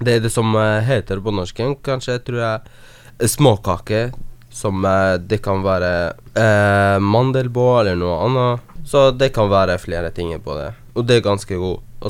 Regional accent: Myre, Nordland, Norway; vi er fra Myre egentlig

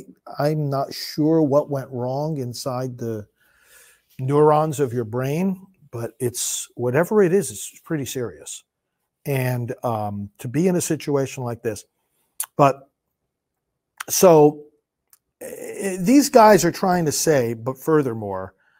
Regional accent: New York, United States; I was born and raised in New York, but I'm ashamed of New York.

